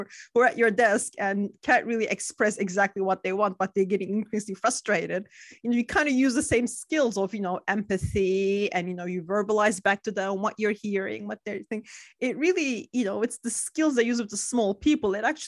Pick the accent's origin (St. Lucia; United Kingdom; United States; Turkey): Turkey; accent: Turkish-American; English is a second language; because it's the Turkish-American accent, which you don't hear here. So I get so many guesses on what my accent is.